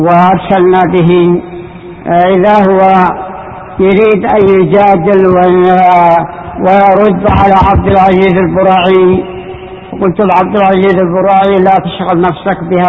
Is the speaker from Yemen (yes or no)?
yes; Yemen